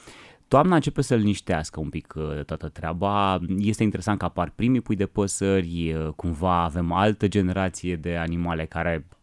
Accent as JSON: {"language": "Romanian", "town": "Brașov", "region": "Brașov County", "country": "Romania", "said": "știu că e o oră destul de târzie pentru mine ca brașovean, că noi avem gluma asta tot timpul, că noi ne culcăm o dată cu găinile"}